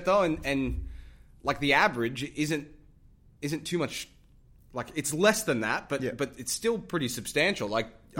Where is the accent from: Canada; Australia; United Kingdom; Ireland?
Australia; now in Texas, United States; Because, look, as Texan as I am, I've lived here for 7 years, all right, and I've become...